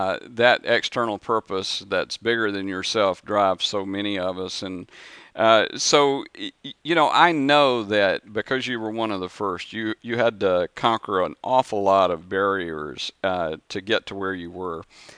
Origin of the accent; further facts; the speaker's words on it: the South, United States; And, you know, I'm originally from the South, and I eat grits